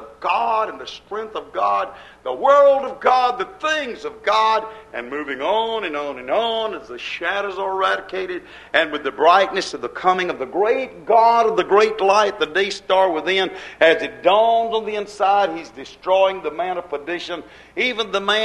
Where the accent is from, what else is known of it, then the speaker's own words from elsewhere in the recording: United States; I say our president because I'm an American, that is, as by birth, I'm here in America